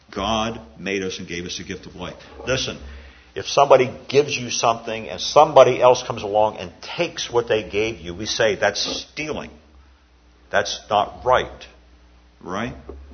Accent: Baltimore, Maryland, United States; I was at a funeral in Baltimore, Maryland, my home state

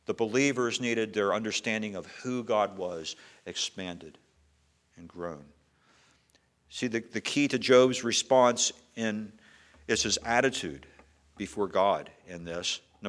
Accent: Maryland, United States; I was back in Maryland a while back in my home state

